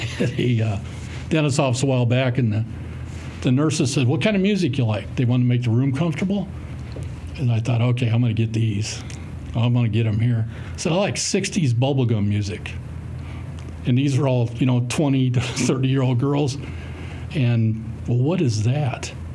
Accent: Iowa, United States; Growing up in Iowa, for the 8 years I was there, there was a Made Right just about in every town around me where I lived.

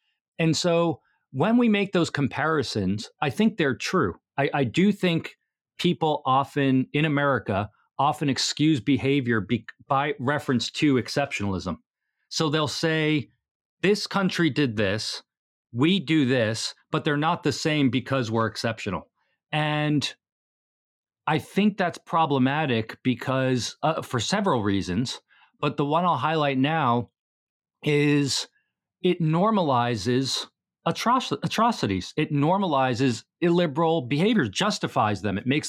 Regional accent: United States; I'm an American citizen. I've lived here my whole life as my permanent home.

